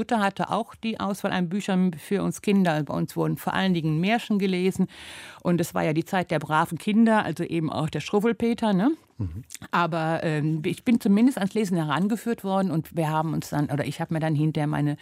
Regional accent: Düren, North Rhine-Westphalia, Germany; Also ich bin nicht in der Stadt Düren aufgewachsen, sondern in einem Dorf, das später zu Düren eingemeindet wurde, ein Dorf mit 1200 Einwohnern.

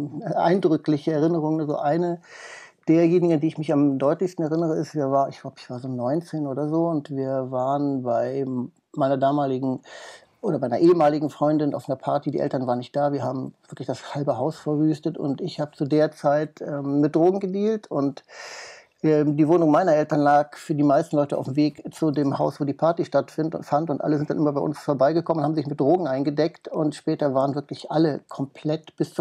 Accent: near the Dutch border, Germany; Also ich bin halt in der Provinz aufgewachsen, in der Nähe der holländischen Grenze.

